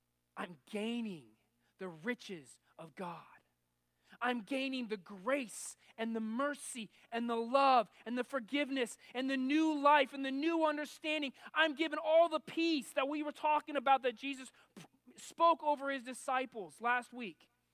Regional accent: West Coast, United States; I grew up, as I've told you guys many a times, I grew up on the West Coast.

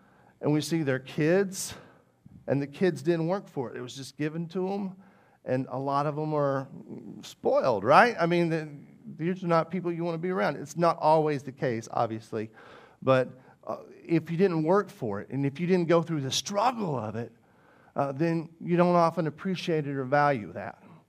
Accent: Arkansas, United States; I grew up in Arkansas.

